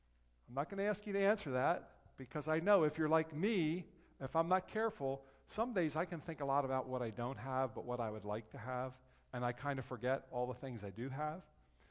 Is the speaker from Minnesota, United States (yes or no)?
no; Kennett Square, Pennsylvania, United States; I grew up in Kennett Square, by the way.